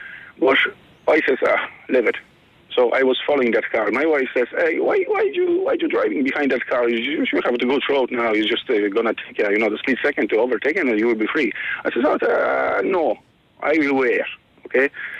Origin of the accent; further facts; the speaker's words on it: Poland; English is a second language; moved away as an adult; I'm from Poland.